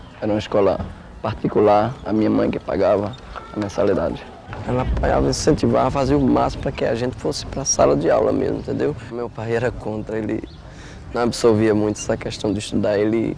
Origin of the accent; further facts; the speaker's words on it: Camboatá, Brazil; Eu nasci em Camboatá, zona rural, no ano de 73. Na minha infância eu sempre ajudei meus pais na roça.